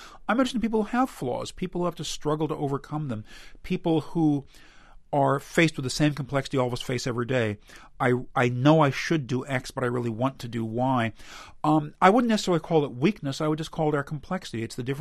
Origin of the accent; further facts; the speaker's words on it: Washington, District of Columbia, United States; I wrote short stories and what I called novels when I was a really little boy growing up in Washington, D.C.